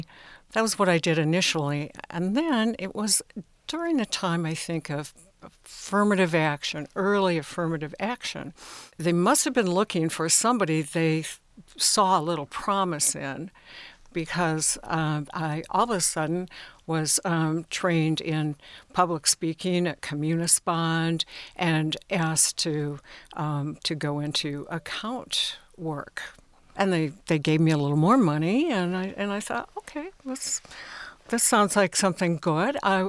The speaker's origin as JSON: {"language": "English", "town": "Lathrop Village", "region": "Michigan", "country": "United States", "tie": "born or raised there", "said": "I grew up in Lathrop Village"}